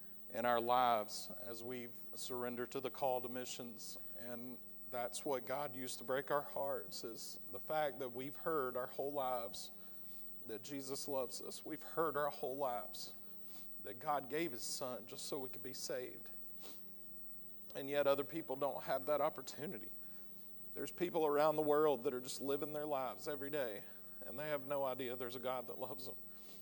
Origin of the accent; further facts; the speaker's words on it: Georgia, United States; My family, we're from Georgia, and so we have a lot of sayings.